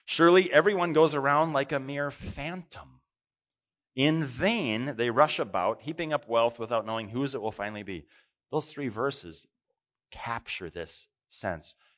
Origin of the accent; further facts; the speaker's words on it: Brooklyn Center, Minnesota, United States; I grew up in Brooklyn Center, Minnesota, a northwest suburb of Minneapolis, at 4612 65th Avenue North.